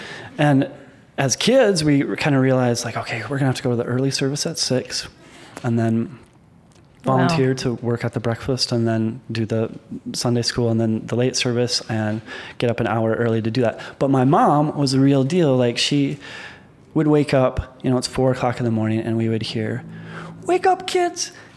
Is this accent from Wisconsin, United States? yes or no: no; Owatonna, Minnesota, United States; I don't think so. Actually, I think the thing that really resonated more was there's a place called Mineral Springs, and there's a myth there that the water that comes out of those rocks is magical water from the native people that lived there before.